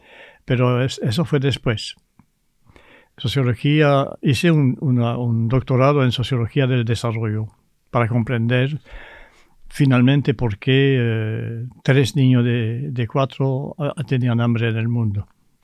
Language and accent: Spanish; Belgium; first language French; Spanish is a second language; primero yo no soy francés, soy belga.